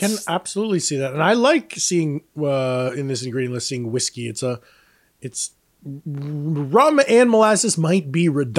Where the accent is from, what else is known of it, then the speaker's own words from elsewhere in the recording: New York, United States; growing up in the Catskills, upstate New York, Hudson Valley, molasses flat out did not come across my desk at all.